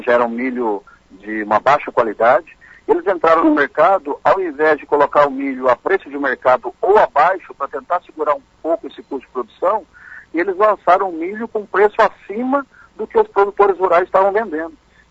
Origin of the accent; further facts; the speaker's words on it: Maringá, Paraná, Brazil; Desde a minha infância, quando eu nasci aqui em Maringá, sou maringaense, né? Estudei minha vida toda aqui em Maringá, em colégios públicos, Colégio Marco Antônio Pimenta, Branca da Mota, no JK. Depois eu fiz a universidade pública aqui, a UEM